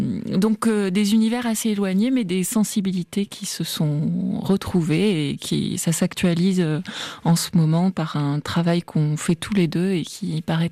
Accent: Tarbes, Occitanie, France; Moi aussi, je viens du sud de la France. Je viens de Tarbes.

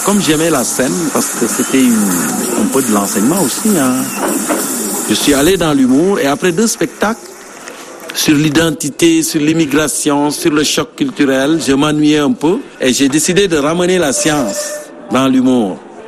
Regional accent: Senegal; Moi, je suis originaire du centre du Sénégal, d'une famille d'agriculteurs.

